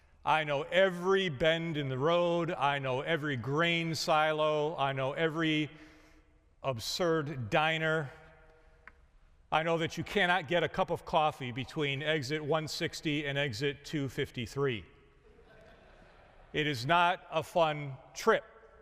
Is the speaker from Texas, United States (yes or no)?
no; Chicago, Illinois, United States; I'm from Chicago, from the city, not from the suburbs, not from Wisconsin or places like that.